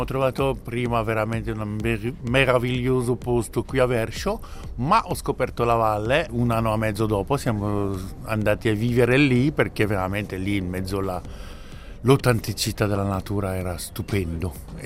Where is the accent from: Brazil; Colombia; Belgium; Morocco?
Belgium; Wallonia; Italian is a second language; now in Switzerland; Noi arriviamo, la mia moglie e io, dal Belgio. Sì, la parte francofono, dunque siamo wallone.